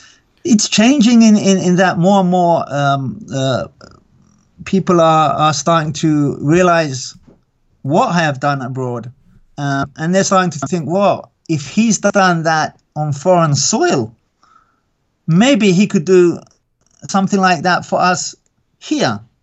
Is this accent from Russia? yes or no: no; England, United Kingdom; And that was a huge culture shock for me, and I'm English.